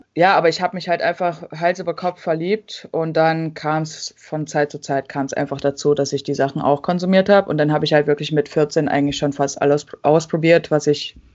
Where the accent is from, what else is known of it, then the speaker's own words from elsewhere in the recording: East Germany, Germany; ich bin eigentlich ziemlich behütet aufgewachsen. Also wir sind in so einem Dorf aufgewachsen in Ostdeutschland, bei Leipzig ungefähr, also so eine Stunde von Leipzig entfernt.